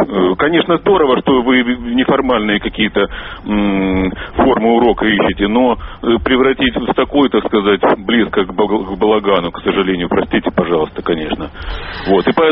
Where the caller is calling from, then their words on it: Taganrog, Rostov Oblast, Russia; Звоню из Таганрога.